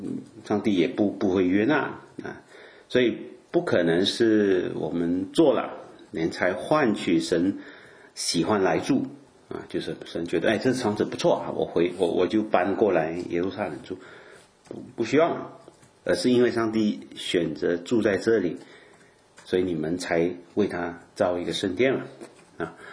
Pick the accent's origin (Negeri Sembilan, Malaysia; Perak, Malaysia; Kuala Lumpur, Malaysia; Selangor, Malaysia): Selangor, Malaysia; Klang; 我在马来西亚，我住的我的就是我的老家啊，我老家，我没有老家啊，我出生的地方啊，但就是。一个小城啊，也不是现在蛮大的啊，就是叫巴生啊，你知道，可能你们不熟马来西亚的城市不知道，它那名叫巴生啊，它是一个港口城啊